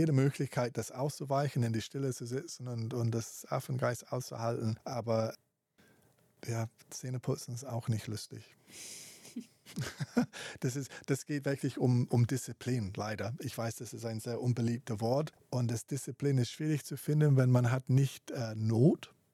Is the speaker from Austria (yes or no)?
no; England, United Kingdom; German is a second language; Ich bin Engländer und ich kenne mich gut